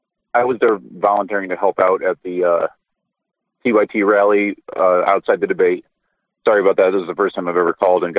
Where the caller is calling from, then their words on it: Toledo, Ohio, United States; I'm calling from Toledo, Ohio.